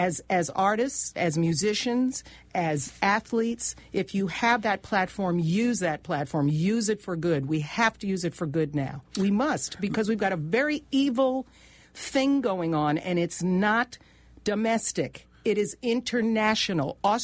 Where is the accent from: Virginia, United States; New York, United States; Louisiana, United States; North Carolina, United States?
New York, United States; Bay Shore; I didn't have those issues growing up in Bayshore, Long Island, although I did go to a predominantly white school.